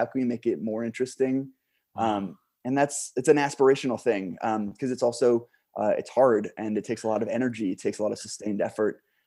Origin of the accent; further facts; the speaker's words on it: Cairo, Cairo Governorate, Egypt; also born or lived in Rome, Italy; I grew up living in Cairo, Egypt, and in Rome, Italy. My parents are Lutheran pastors